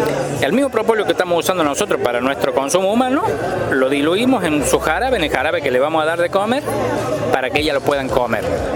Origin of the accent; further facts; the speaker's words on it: Córdoba, Argentina; volvemos el verano para allá a la Pampa de Pocho, a campos cultivados, alfalfa especialmente, y al lado de mi pueblo, las lomas.